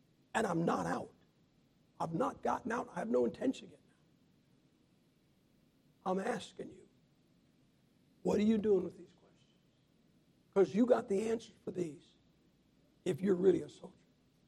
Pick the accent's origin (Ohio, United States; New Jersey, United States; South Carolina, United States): Ohio, United States; Massillon; I'm from Maslin, Ohio. Maslin, Ohio is where pro football got its start. The very first pro football team in history was my hometown, Maslin Tigers.